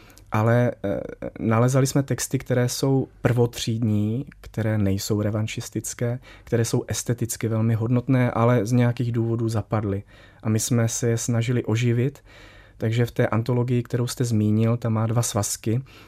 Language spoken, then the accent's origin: Czech; Osoblaha, Moravian-Silesian Region, Czechia; já jsem vyrůstal na vesnici v Osoblaze, takže jsem byl konfrontovaný s něčím větším